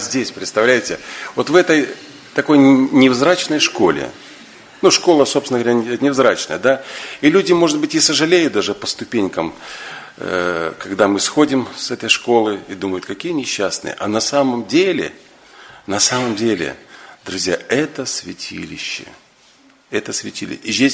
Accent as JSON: {"language": "Russian", "country": "Belarus", "said": "и я сам из Беларуси, я уже вот говорил вам, я учился в Гомеле"}